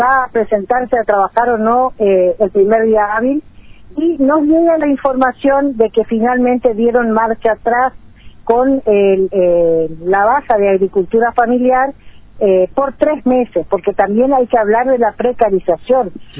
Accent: Argentina; como argentina, da vergüenza que nosotros tengamos un gobierno integrado por esta gente

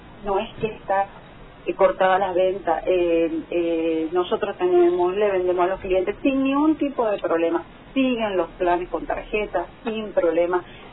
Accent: Argentina; Pero es como es Argentina, ¿viste? Que nosotros por ahí nos ponemos nerviosos y nadie quiere perder, obviamente.

